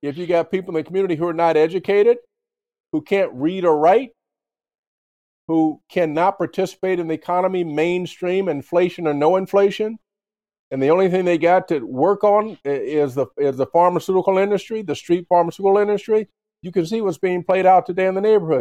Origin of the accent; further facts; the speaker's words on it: Dayton, Ohio, United States; I grew up in Dayton, Ohio. And Interstate 70 and Interstate 75, huge factories.